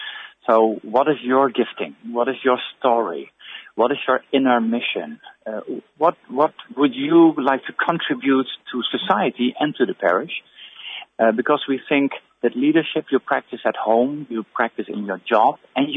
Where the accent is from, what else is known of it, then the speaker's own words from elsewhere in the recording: Netherlands; Well, I'm from Holland. I'm a Catholic